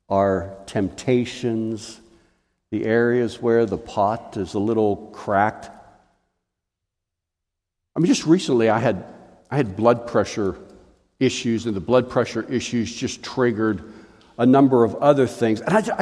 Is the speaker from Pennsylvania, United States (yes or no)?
yes; Pittsburgh, Pennsylvania, United States; When I was 7 years old, we lived across the street from a gravel parking lot. I grew up in Pittsburgh.